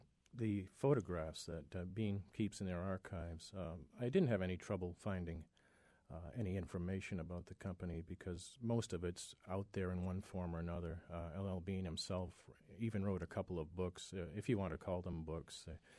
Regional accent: West Peru, Maine, United States; also born or lived in Rumford; I was born in Rumford and grew up in West Peru, about two towns over from where L.L. Bean was born in Greenwood.

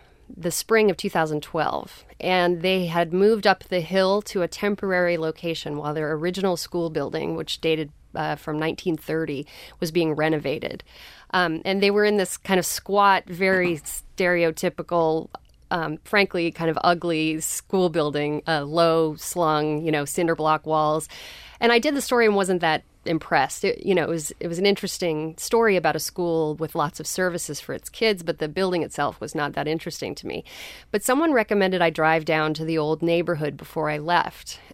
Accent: Colorado, United States; I grew up in Colorado and had never heard of urban Appalachian culture.

